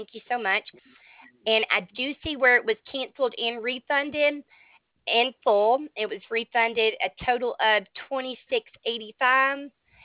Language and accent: English; Alabama, United States